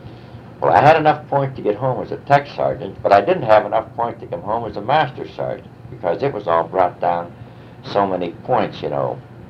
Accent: Youngstown, Ohio, United States; And when he learned I was from Youngstown, we got pretty friendly.

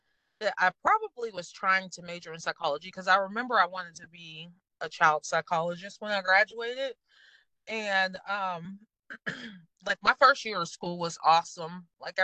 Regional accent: East Liverpool, Ohio, United States; I'm from East Liverpool, Ohio. It's about 40, 45 minutes from Youngstown. So my mom moved from Pennsylvania when I was two, and so I've been in Ohio for my whole life.

